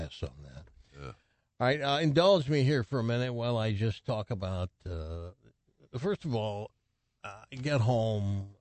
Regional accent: the South, United States; at least where I grew up in the South, handing down a gun, father to son or grandfather's gun, is kind of a big deal.

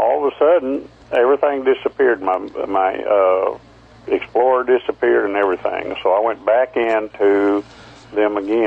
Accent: Amarillo, Texas, United States; Oh, I was raised in Amarillo, Texas.

